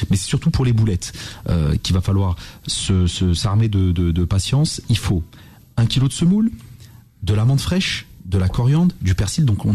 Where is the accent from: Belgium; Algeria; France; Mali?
Algeria; Kabylie; Moi, vous le savez, je suis originaire d'Algérie et plus précisément de Kabylie, de mes deux parents qui sont à Béjaïa. On dit bougie. Moi, je dis le Béjaïa, effectivement.